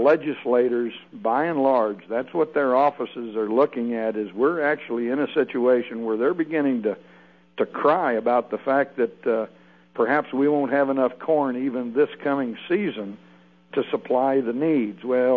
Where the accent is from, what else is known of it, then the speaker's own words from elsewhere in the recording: Kansas, United States; No, I'm from Kansas, but I'm on the road working.